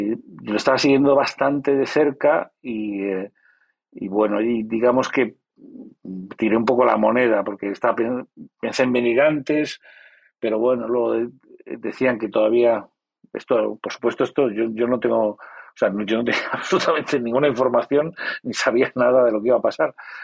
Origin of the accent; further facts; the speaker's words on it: Santander, Cantabria, Spain; yo soy de Santander, tampoco de chaval tampoco he viajado mucho, ni hablaba idiomas, ni nada de eso.